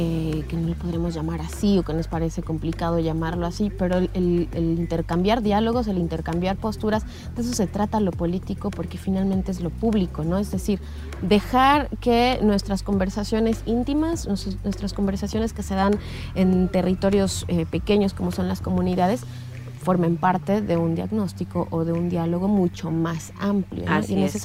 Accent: Mexico; como mexicanos, ¿no? como habitantes de un territorio geográfico en común

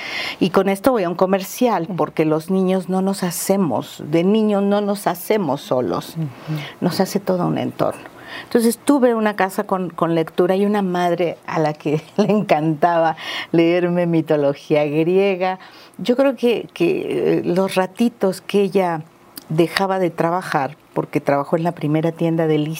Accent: Mexico City, Mexico; now in Morelos, Mexico; Soy de la Ciudad de México, pero llegué aquí.

